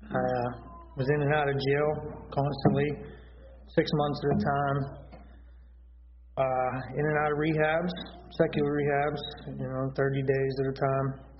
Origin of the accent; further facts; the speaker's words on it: Ruffsdale, Pennsylvania, United States; I'm 31 years old. I'm from Ruffsdale, PA, about an hour west of here towards Pittsburgh.